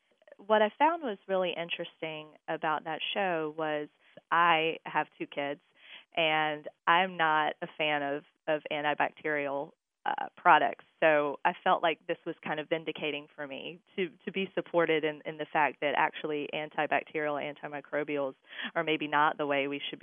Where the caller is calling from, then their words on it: Raleigh, North Carolina, United States; I'm calling from Raleigh.